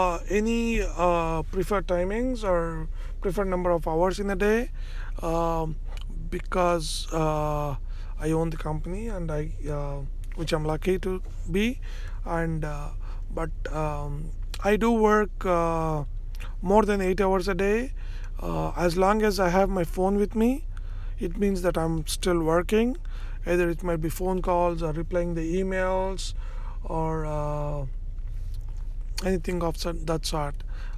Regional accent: Andhra Pradesh, India; first language Telugu; English is a second language; All of our ancestors, as I said earlier, we are all from India. In India there is a place called Andhra Pradesh. It's a state called Andhra Pradesh. So we are all from there. We speak Telugu.

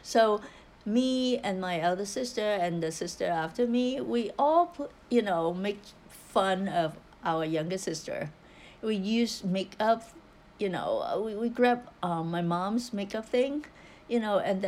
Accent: Hong Kong; So I grew up in Hong Kong, which is a Chinese society.

